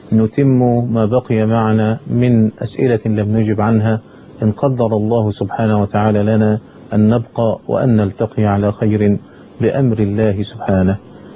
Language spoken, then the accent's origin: Arabic; Egypt; وبخاصة أن عندنا في مصر من يشكون العوز والحاجة والفقر